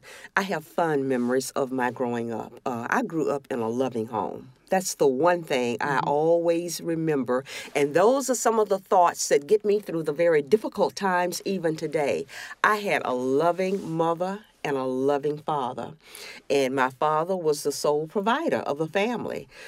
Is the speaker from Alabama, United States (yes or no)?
yes; Birmingham, Alabama, United States; I grew up in Birmingham, Alabama, and I am proud to be a native of Alabama.